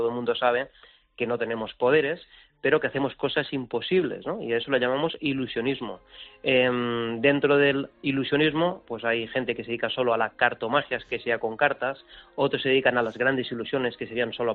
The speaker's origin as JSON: {"language": "Spanish", "town": "Villavieja", "region": "Valencian Community", "country": "Spain", "tie": "born or raised there", "said": "desde pequeñito, y desde aquí, desde mi pueblo, al cual yo quiero muchísimo porque Villavieja es donde yo nací."}